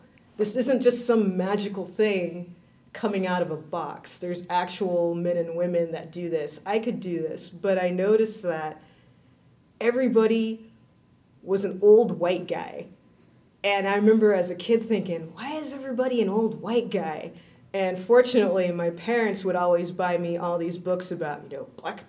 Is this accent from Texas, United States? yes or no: yes; Houston, Texas, United States; And I grew up in Houston, Texas. Nobody in Houston, Texas that I knew worked in the film industry.